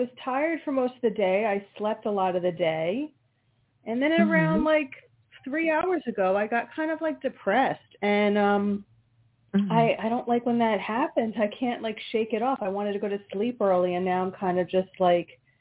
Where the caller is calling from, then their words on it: Pennsylvania, United States; I'm calling from Pennsylvania.